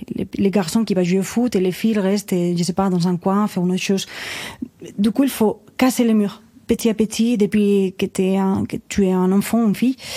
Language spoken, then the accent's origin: French; Spain; French is a second language; Il y avait ici en Espagne, parce que moi je suis espagnole